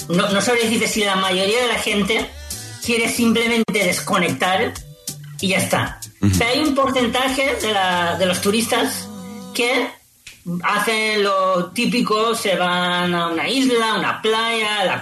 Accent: Spain; Yo soy de España, estudiaba Derecho y Ciencias Políticas como hace una década

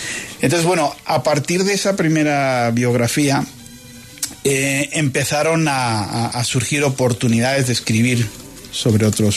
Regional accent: Albacete, Castilla-La Mancha, Spain; now in Colombia; desde que me mudé a Colombia en Bogotá

